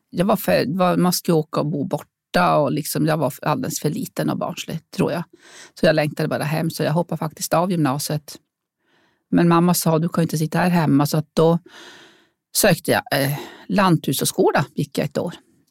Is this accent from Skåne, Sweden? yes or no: no; Harads, Norrbotten County, Sweden; Varför är jag inte hemma i Harads? De behöver ju hjälp i Harads.